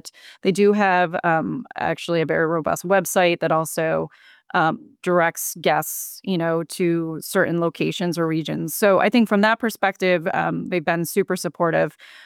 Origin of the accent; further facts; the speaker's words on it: Watertown, New York, United States; So honestly, I grew up in Watertown, New York, and no one really thinks about skiing there, but there is Dry Hill, and it is the smallest little hill